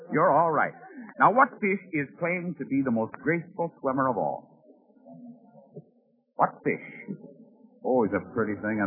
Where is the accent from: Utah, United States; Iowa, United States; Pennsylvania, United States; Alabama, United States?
Pennsylvania, United States; Philadelphia; Near Philadelphia, my hometown.